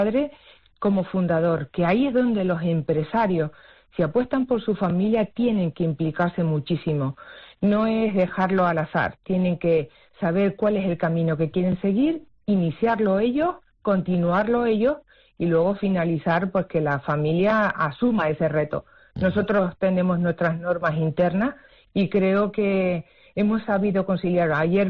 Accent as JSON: {"language": "Spanish", "region": "Canary Islands", "country": "Spain", "said": "creyéndonos que aún siendo de Canarias, de islas, tan lejos de Europa, nos podían reconocer a nivel mundial"}